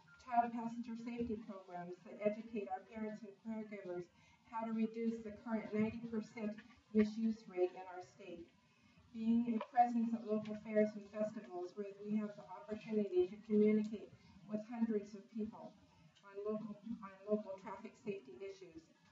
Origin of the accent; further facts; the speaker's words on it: Oregon, United States; from Wallowa County